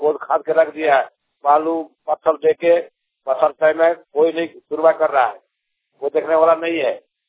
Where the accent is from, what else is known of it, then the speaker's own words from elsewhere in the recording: Pindrabad, Jharkhand, India; मेरा गांव है पिंडराबाद, जमुआ प्रखंड, जिला गिरिडीह, झारखंड, कुछ बलगो। … पिंडराबाद।